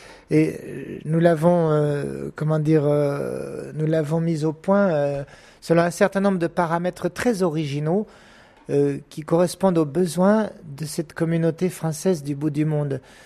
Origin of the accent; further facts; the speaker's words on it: France; now in China; C'est un monde dur ici. On est des Français du bout du monde et autour de nous, on ne vit que dans des caractères chinois et dans une langue qui n'a rien à voir avec la nôtre.